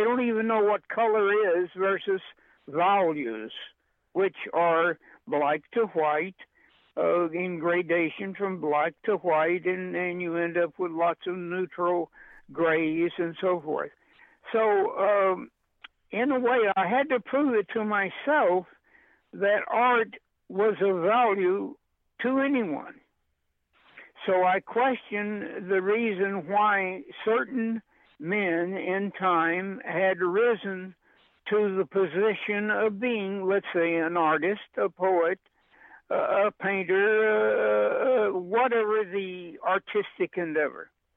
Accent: Pauls Valley, Oklahoma, United States; born there; I was born in Paul's Alley, Oklahoma.

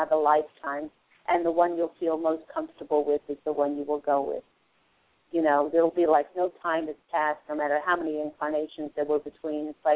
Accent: California, United States; You're a Callie girl like me.

